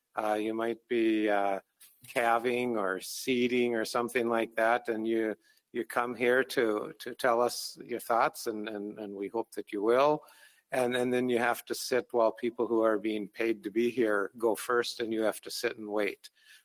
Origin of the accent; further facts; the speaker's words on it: Hazen, North Dakota, United States; I'm a rancher from Hazen.